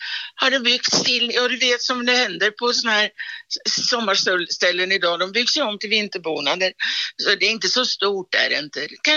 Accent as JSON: {"language": "Swedish", "town": "Åby", "country": "Sweden", "said": "jag är från Åby."}